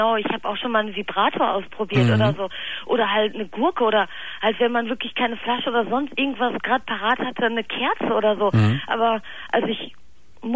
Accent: Turkey; Ursprünglich aus dem Indischen, aber ich bin halt Türkin.

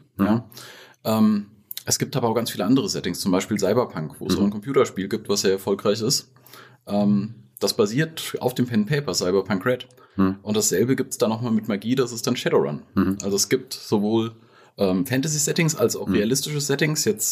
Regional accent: Fulda, Hesse, Germany; Ich bin hier in Fulda geboren. Ja. Also ich bin tatsächlich aus Fulda-Niesig gebürtig. Hier aufgewachsen, jahrelang gewesen, zwischendurch mal ein bisschen durch Deutschland gereist und gezogen, aber immer wieder den Lebensmittelpunkt hier in Fulda so gehabt.

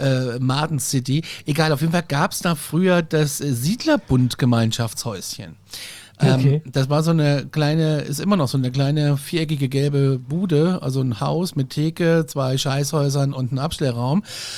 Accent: Gudensberg, Hesse, Germany; Also ich bin ja in Nordhessen groß geworden, in einer Kleinstadt namens Gudensberg. The place to be, wir Coolen sagen G-Town.

